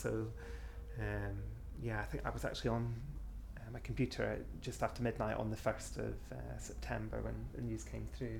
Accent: Scotland, United Kingdom; now in Ipswich, United Kingdom; I'm originally from Scotland, currently living in Ipswich in Suffolk, and I'm 29 next week. 28 at the moment

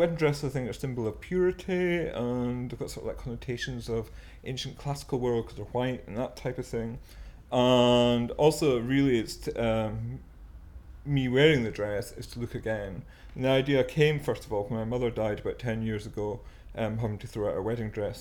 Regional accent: Scone, Scotland, United Kingdom; I'm from Perthshire, Scotland. Grew up in a very large village called Scooton. It's really a satellite town of Perth. Though romantically, I think myself come from Logiamond, because that's where my mother's from.

